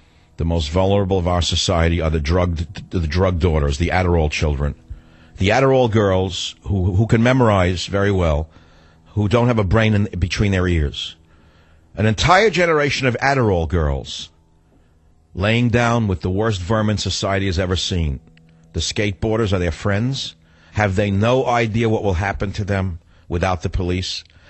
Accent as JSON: {"language": "English", "town": "San Francisco", "region": "California", "country": "United States", "tie": "born or raised there", "said": "So when I saw the riots over the weekend in my hometown, San Francisco, Berkeley, I said, they're not acting alone."}